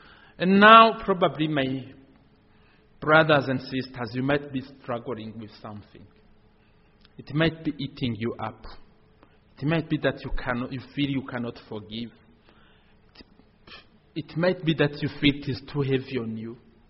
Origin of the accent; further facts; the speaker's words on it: Burundi; English is a second language; So I come from Burundi. We speak French.